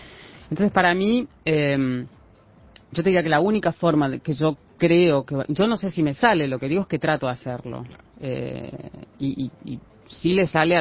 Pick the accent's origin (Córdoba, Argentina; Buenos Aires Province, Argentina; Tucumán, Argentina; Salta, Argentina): Buenos Aires Province, Argentina; Junín; llamé desde mi pueblo, Junín, larga distancia